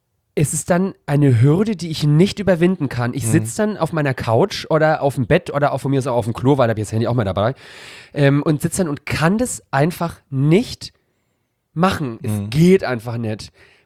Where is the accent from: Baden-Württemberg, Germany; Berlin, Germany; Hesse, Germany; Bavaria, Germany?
Bavaria, Germany; ich komme aus Oberfranken, was in Bayern, was an sich ja sehr konservativ und katholisch geprägt ist, so die protestantische Hochburg ist, auch noch der Landkreis Coburg, aus dem ich stamme. Also ich bin jetzt auch 33